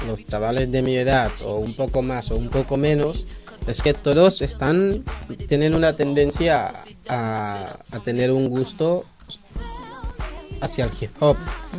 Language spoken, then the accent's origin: Spanish; Equatorial Guinea; Spanish is a second language; puede ser el bubi, el funk, que son idiomas o lenguas de mi país. Igualmente en idiomas de fuera, como en castellano, en francés, en inglés.